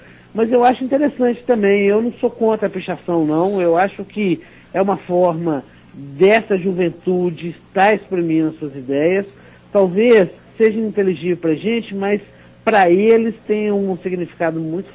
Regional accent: Belo Horizonte, Minas Gerais, Brazil; Eu sou de Belo Horizonte mesmo.

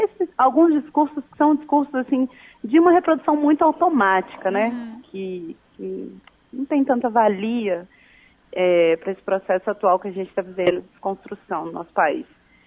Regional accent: Minas Gerais, Brazil; esse lugar de vinda, né? Que é Minas Gerais. Não somos parte daqui, eu sou mineira.

